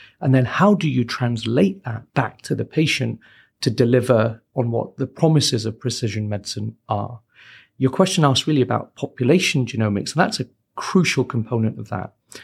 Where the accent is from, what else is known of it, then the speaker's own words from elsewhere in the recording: the north of England, United Kingdom; So yes, born and raised in the north of England, actually 20 miles south from